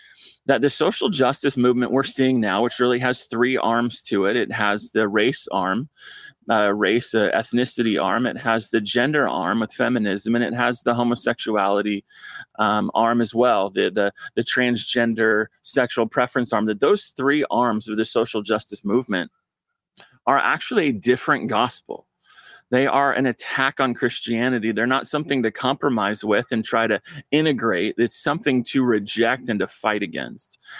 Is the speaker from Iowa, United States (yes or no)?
no; Costa Mesa, California, United States; not far from where I grew up in Costa Mesa, Newport Beach, and really remarkable change there.